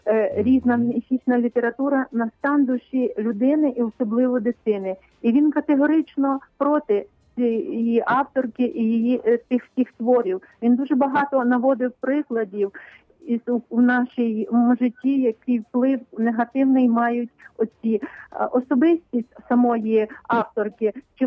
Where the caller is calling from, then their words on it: Kamianets-Podilskyi, Khmelnytskyi Oblast, Ukraine; Кам'янець-Подільський.